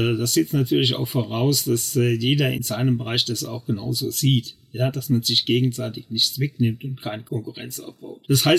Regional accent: Rhineland-Palatinate, Germany; Struktur, die wir in der Pfalz, was

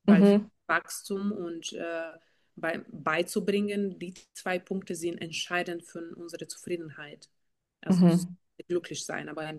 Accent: Bulgaria; accent: Bulgarian; German is a second language; Ich bin proud Bulgarian. Ich komme aus Bulgarien, wunderschönes Land. Daher habe ich so einen Akzent und nicht perfekte deutsche Grammatik.

